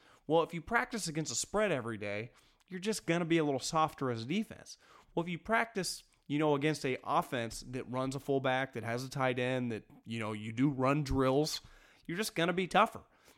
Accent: California, United States; I grew up in Northern California, so I know how terrible historically the Stanford football program is.

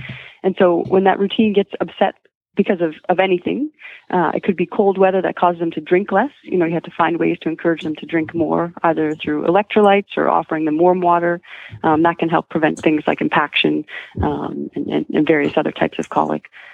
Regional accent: Canada; now in United States; I'm from Canada

